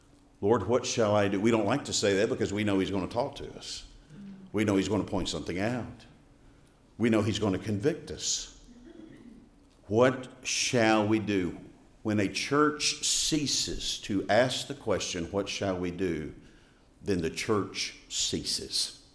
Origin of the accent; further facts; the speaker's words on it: Southern United States, United States; Listen, this is the South. I was born in the South. I've lived in the South all my life.